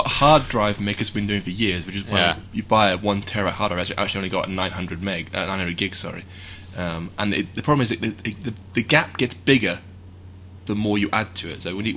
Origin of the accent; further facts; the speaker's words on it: United Kingdom; Because I come from Britain, we want imperial units for our binaries thing.